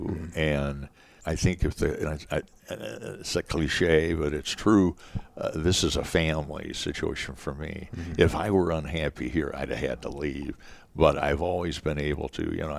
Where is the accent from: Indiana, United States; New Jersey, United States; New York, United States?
Indiana, United States; I grew up outside of Chicago, in Northwest Indiana, Chevin, and we never saw a high school game on TV.